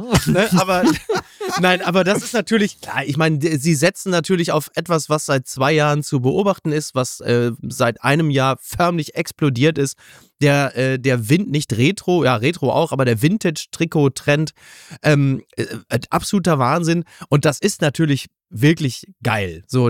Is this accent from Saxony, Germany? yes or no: no; Hamburg, Germany; als Hamburger habe ich natürlich gesagt, Hummel, Moers und bin da hingefahren.